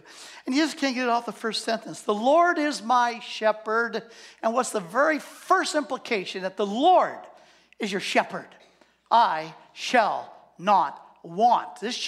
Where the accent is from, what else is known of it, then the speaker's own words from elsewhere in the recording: Scottsdale, Arizona, United States; I'm from Scottsdale. And some people call it Snotsdale.